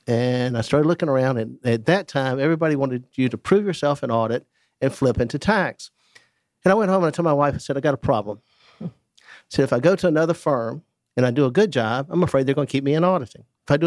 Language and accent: English; Atlanta, Georgia, United States; Well, I was born and raised in Atlanta.